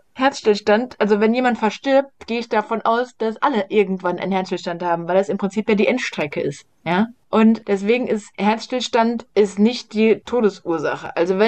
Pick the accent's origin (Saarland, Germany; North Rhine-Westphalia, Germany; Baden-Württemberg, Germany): Saarland, Germany; ich komme aus dem Saarland